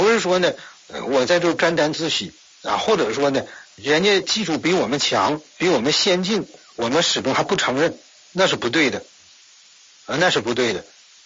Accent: China; 所以我们中国人骨子里认为什么呢

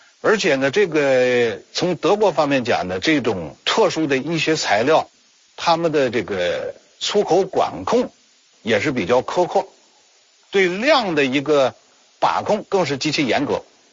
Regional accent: China; 本身我作为华人，作为国人，咱们国家现在糖尿病这个患者2.3亿多

